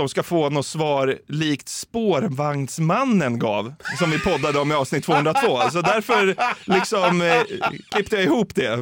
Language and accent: Swedish; Stockholm, Stockholm County, Sweden; also born or lived in Norrtälje; Jag flyttade från Stockholm till Norrtälje när jag var 11 år.